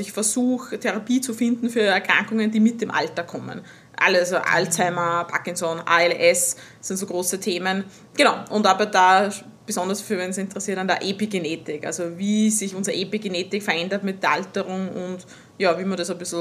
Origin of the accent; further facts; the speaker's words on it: Austria; also born or lived in Sweden / Amsterdam; Also ich bin gebürtige Österreicherin, man hört es wahrscheinlich.